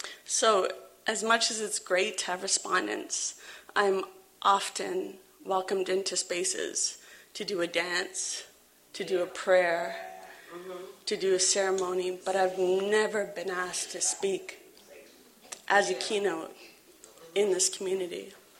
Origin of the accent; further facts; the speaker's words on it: Toronto, Ontario, Canada; now in Halifax, Canada; I'm Ojibwe, Soto Ojibwe from Manitoba. I was born and raised in Toronto.